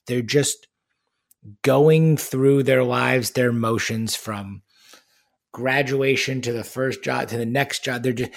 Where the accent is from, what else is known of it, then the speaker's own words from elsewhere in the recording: New York, United States; So where I grew up on Long Island and in New York, I was a big tennis player, you know, growing up.